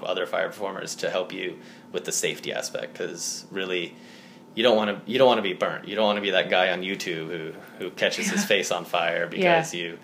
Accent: Florida, United States; growing up in Florida, I love the ocean.

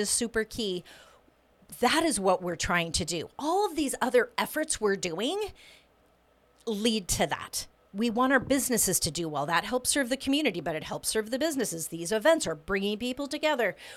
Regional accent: Portland, United States; I was born and raised in Portland.

